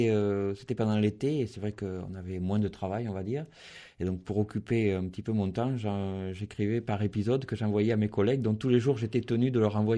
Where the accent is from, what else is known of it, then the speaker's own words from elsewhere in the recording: Nouvelle-Aquitaine, France; Je suis du Lot-et-Garonne, donc c'est vrai que c'est un pays de chasseurs, et quand j'étais gamin